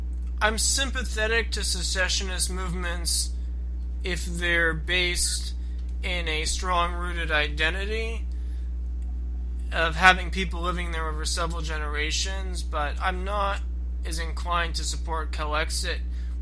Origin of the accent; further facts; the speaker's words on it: California, United States; but as a Californian, I've seen a situation